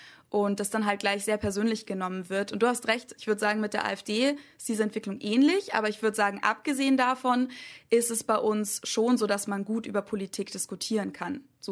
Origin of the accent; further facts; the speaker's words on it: Germany; Und das kann man als Deutscher manchmal nicht so ganz nachvollziehen.